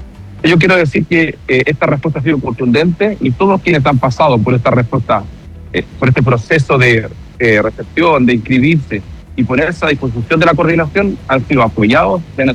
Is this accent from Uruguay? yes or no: no; Chile; Yo soy chileno, soy bombero en Chile.